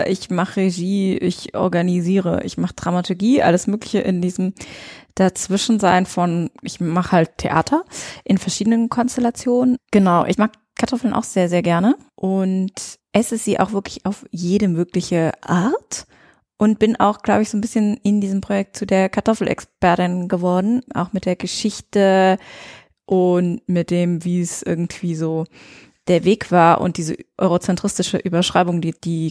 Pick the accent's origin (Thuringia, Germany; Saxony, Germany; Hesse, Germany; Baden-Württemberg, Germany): Baden-Württemberg, Germany; Weinheim; Ich komme aus Weinheim